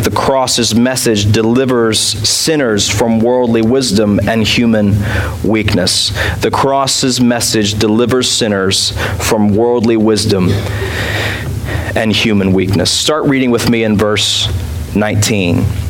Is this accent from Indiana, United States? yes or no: no; Georgia, United States; I grew up in Georgia. We planted a church there.